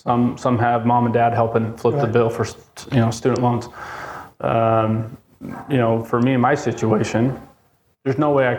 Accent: Utah, United States; I grew up in Utah.

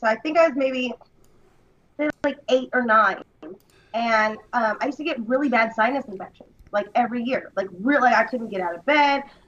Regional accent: Sacramento, California, United States; Shout out to y'all in my hometown of Sacramento.

